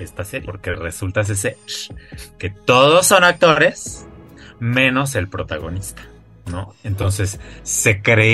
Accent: Mexico; también tengo una conexión, como todo mexicano, más extrema

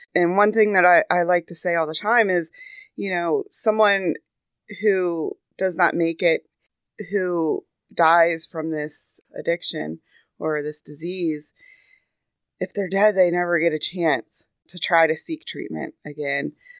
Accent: Maryland, United States; I was born and raised in Cecil County.

